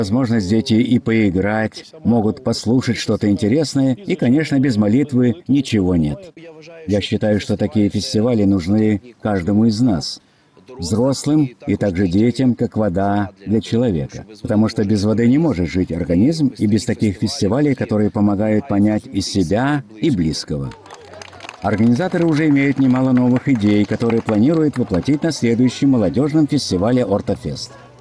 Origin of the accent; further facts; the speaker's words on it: Brovary, Kyiv Oblast, Ukraine; Я из Броваров.